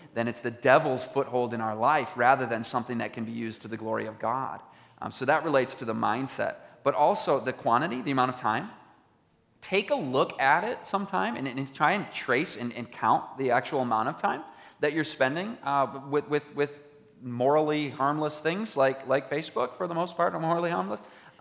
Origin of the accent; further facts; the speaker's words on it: Michigan, United States; also born or lived in Riverside, United States; We've been in Michigan. I grew up in Michigan. So I know snow. I know it well, and grew up there until age 23. At which time I moved to Riverside for 5 years and then back to Michigan.